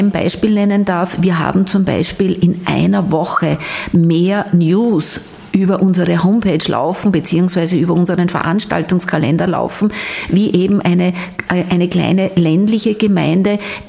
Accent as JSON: {"language": "German", "town": "Pinggau", "region": "Styria", "country": "Austria", "said": "Daheim in Ilz, daheim in Pingau, wo ich herkomme, daheim in Hartberg oder sonst."}